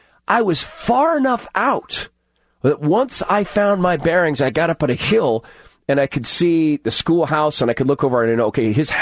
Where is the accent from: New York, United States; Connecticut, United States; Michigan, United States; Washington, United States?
Washington, United States; Spokane; when I grew up in Spokane